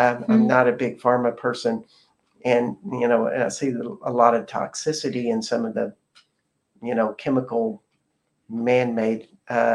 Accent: Austin, Texas, United States; now in Quillan, France; even though he lives in my hometown of Austin.

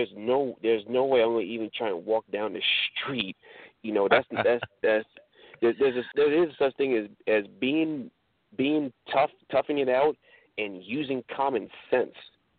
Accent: Florida, United States; I'm from Florida. You know, we are warm weather people.

